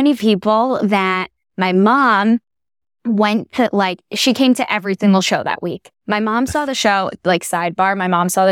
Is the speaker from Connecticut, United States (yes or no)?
yes; New Haven, Connecticut, United States; I grew up in New Haven, Connecticut.